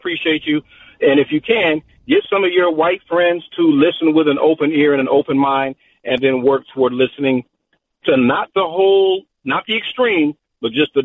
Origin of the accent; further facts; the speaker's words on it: New Orleans, Louisiana, United States; and I'm originally from New Orleans. I love Drew Brees. And I was in the military.